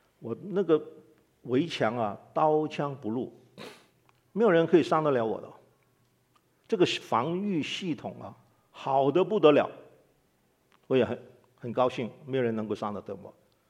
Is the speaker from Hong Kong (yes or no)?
yes; Hong Kong; 因为我在香港那个长大嘛